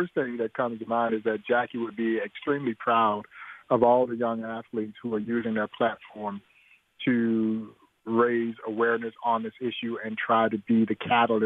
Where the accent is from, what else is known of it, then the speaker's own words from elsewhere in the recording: Crawfordville, Georgia, United States; I'm a kid from Crawfordville, Georgia, a town of all of 500.